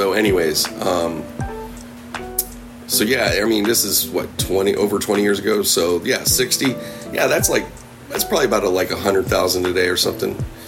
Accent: Pittsburgh, Pennsylvania, United States; So, being I grew up in Pittsburgh, which was definitely a lower cost place versus, you know, but not as low as like the neighbors like Ohio and West Virginia.

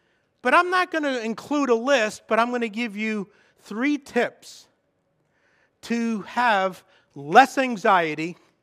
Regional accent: Brooklyn, New York, United States; I mean, I was born and raised in Brooklyn. You needed to either be big or fast, and I was neither, so I became crazy.

